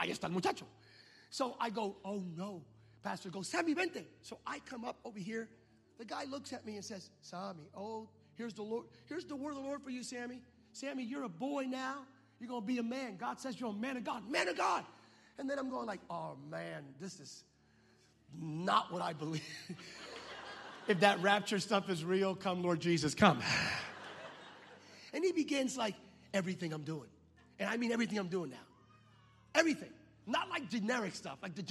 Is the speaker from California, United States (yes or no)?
no; Bethlehem, Pennsylvania, United States; I'm originally from Pennsylvania. I'm from Bethlehem, Pennsylvania.